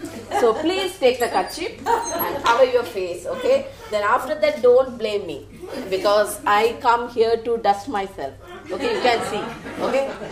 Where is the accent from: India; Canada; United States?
India; Tamil Nadu; Okay, I'm coming from Tamil Nadu, so I'll speak Tanglish, okay?